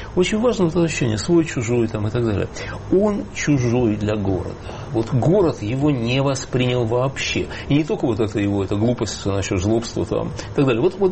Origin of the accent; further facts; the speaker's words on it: Saint Petersburg, Russia; я сам из Питера, вообще-то говоря, ну, не из этих питерских, а просто из Питера. Но у меня есть, в Питере, естественно, много друзей осталось.